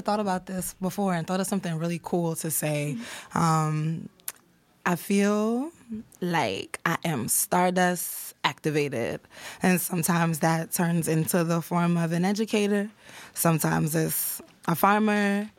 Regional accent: New York City, New York, United States; I'm from New York City originally.

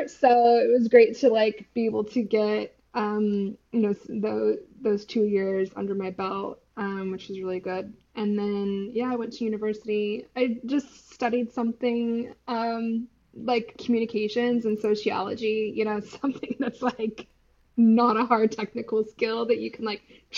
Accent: Washington, United States; So I'm American, grew up in Washington State in a very rural community. Like my town was like 10,000 people, very small.

